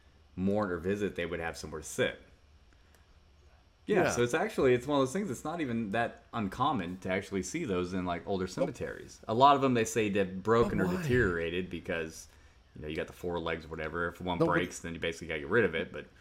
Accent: Midwest, United States; I don't have an accent. It's because I was born and raised in the Midwest. Like there's no accent.

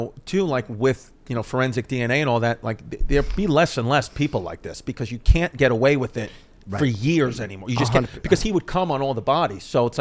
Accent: Queens, New York, United States; But that's why I grew up in Queens. You would go to Long Island and all that.

